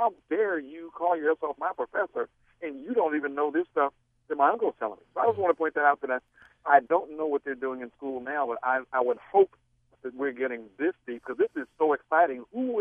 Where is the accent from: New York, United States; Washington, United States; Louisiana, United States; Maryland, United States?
Maryland, United States; Glenarden; I grew up in Glen Arden, Maryland, in Landover, in Prince George's County outside of D.C.